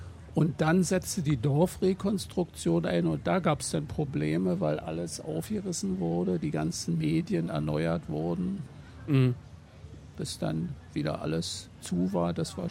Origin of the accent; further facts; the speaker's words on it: Berlin, Germany; Also geboren bin ich im Krankenhaus, aber dann kam ich nach Hause und bin eigentlich mein ganzes Leben bis auf Lehrzeit und Studienzeit, wo man eben auswärts ist, hier gewesen.